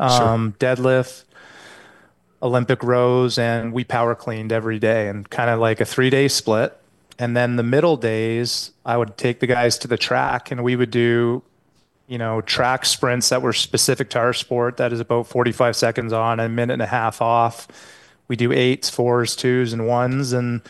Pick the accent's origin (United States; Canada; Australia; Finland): Canada; St. Catharines, Ontario; I grew up in just outside of Toronto. So okay. St. Catharines, Ontario, Canadian boy.